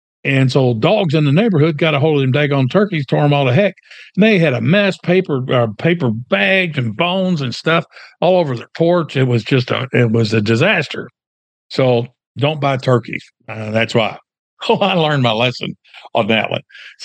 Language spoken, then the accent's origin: English; Louisville, Kentucky, United States; And so I grew up in over by Churchill Downs, blue-collar neighborhood in my hometown of Louisville, Kentucky.